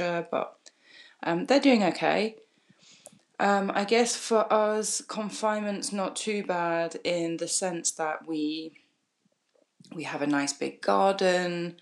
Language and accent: English; Leeds, Yorkshire and the Humber, United Kingdom; moved away as an adult; now in France; I'm originally from Leeds in Yorkshire. And I've been living in France now for nearly 6 years.